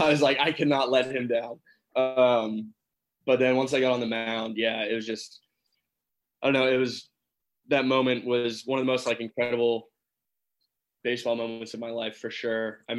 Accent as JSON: {"language": "English", "country": "Canada", "said": "I'm Canadian."}